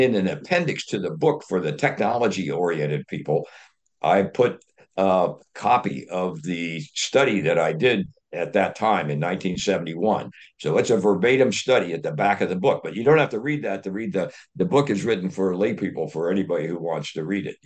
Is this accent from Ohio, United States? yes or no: yes; Dayton, Ohio, United States; But growing up in Dayton, Ohio, in the shadow of National Cash Register